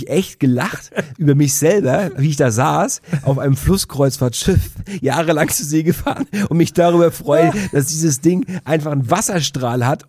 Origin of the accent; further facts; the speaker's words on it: East Germany, Germany; Ich komme aus Ostdeutschland